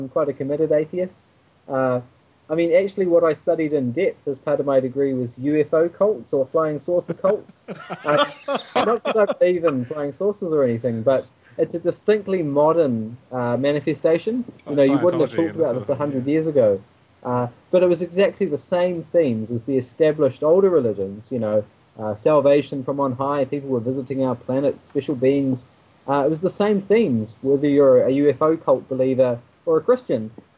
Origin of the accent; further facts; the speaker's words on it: Gisborne, New Zealand; I describe myself as a bogan munter growing up in Gisborne.